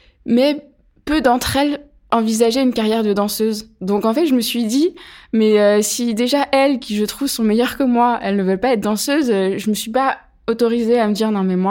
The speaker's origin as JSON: {"language": "French", "town": "Pierre-de-Bresse", "region": "Bourgogne-Franche-Comté", "country": "France", "tie": "born or raised there", "also_born_or_lived": "Chalon-sur-Saône", "said": "Je suis née à Chalon-sur-Saône, en Saône-et-Loire, donc dans le 71. J'ai grandi dans un petit village qui s'appelle Pierre-de-Bresse, à 40 km déjà de Chalon-sur-Saône, donc la ville était assez loin."}